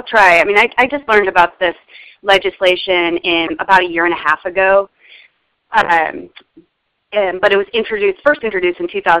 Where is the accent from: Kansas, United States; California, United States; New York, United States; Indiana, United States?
New York, United States; born there; now in Seattle, United States; I live in town, Seattle, Washington, and I was born in New York, went to school at UVM, studied sociology and political science, moved out west.